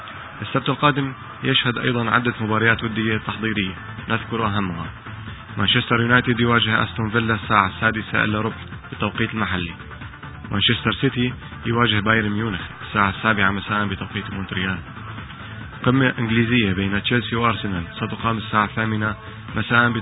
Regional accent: Syria; من بلدنا سوريا

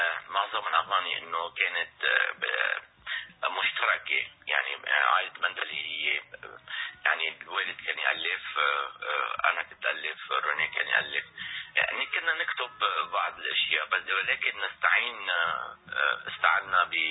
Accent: North Governorate, Lebanon; نحن أول شيء نحن من لبنان من هوا شمالي

